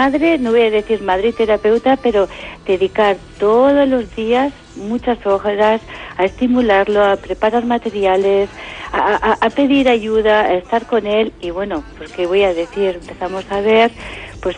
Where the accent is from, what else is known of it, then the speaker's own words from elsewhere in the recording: Pamplona, Navarre, Spain; soy de Pamplona.